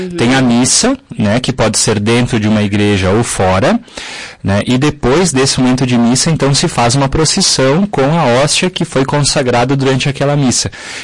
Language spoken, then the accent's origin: Portuguese; São Marcos, Brazil; Eu sou de São Marcos, né? A minha família lá também tem os tapetes